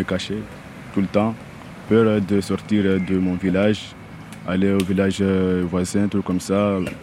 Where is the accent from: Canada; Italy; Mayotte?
Mayotte; also born or lived in Comoros; Oui. Et j'ai grandi ici à Mayotte.